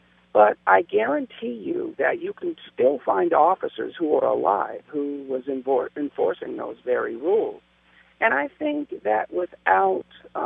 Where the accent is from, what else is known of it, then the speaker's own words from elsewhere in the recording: California, United States; I'm being from Southern California, it was the same thing.